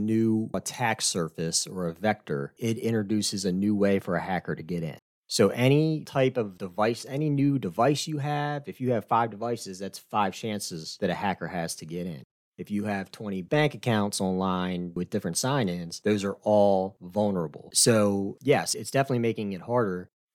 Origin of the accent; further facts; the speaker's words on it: United States; I grew up in Carroll County. I understand my father is a contractor, my grandfather were excavators, so I always like to say I came from the dirt to the nerd world.